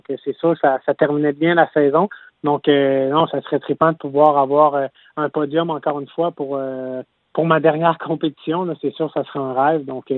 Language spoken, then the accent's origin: French; Quebec City, Quebec, Canada; c'est rare qu'on a l'opportunité de compétitionner au Canada, puis encore plus chez moi à Québec.